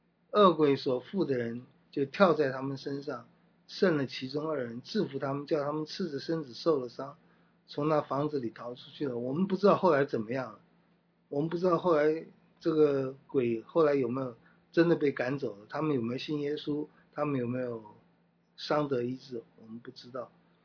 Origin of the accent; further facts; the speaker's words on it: China; 我们中国人在面对西方文明的时候，面对这个列强的时候